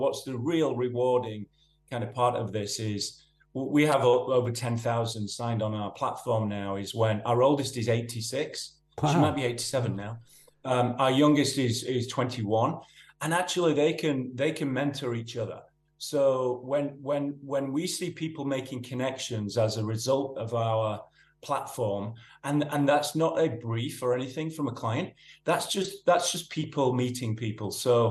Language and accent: English; Yorkshire and the Humber, United Kingdom; I'm a Yorkshireman, and I rolled out of art and design school in the mid-80s in a small town called Batley, which is between Leeds and sort of Manchester in that Yorkshire